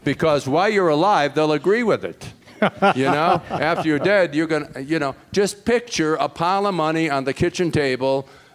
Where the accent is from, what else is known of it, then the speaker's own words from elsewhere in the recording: Cleveland, Ohio, United States; I'm from Cleveland. I learned to hate Pittsburgh.